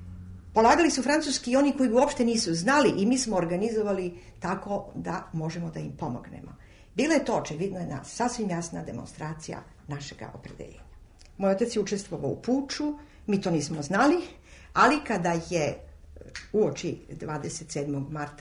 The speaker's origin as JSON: {"language": "Serbian", "region": "Belgrade", "country": "Serbia", "said": "Od svih mesta u kojima sam živela, Beograd je bio ipak onaj grad u kome sam najduže živela. Prema tome, ja sam Beograđanka."}